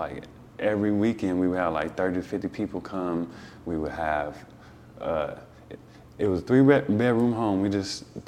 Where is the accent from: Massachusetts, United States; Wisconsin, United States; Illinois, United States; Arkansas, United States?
Illinois, United States; Chicago; moved away as an adult; now in Sacramento, United States; I'm not from here. I'm from Chicago, you know what I'm saying? Born and raised out there.